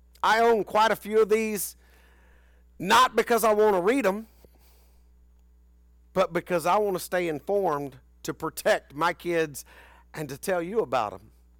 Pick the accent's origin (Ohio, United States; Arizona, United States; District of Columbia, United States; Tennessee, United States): Tennessee, United States; Nashville; born there; When I was born in Nashville, Tennessee, in St. Thomas Hospital